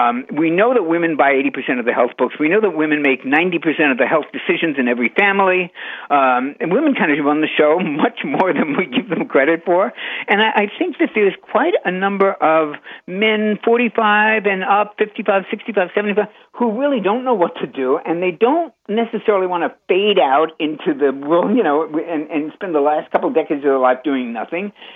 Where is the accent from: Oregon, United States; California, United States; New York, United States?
New York, United States; We're both from New York.